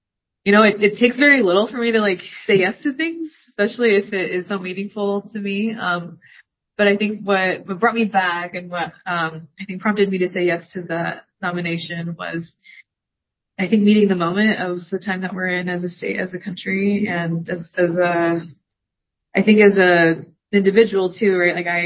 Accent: Utah, United States; I'm born and raised in Utah as well, so I've never called home anywhere else.

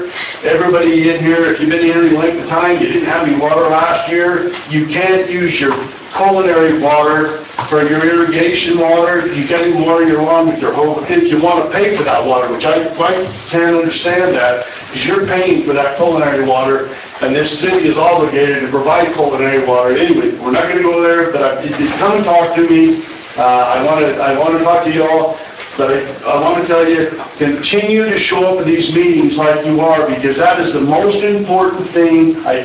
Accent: Utah, United States; I was born and raised in Utah, and I spent a lot of time as a kid.

